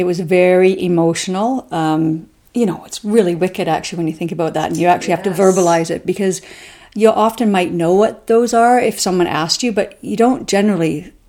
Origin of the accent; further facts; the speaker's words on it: Kamloops, British Columbia, Canada; now in Victoria, Canada; So I grew up in Kamloops until I was about 15, and then our family moved to Victoria, and I finished high school and did my undergrad here.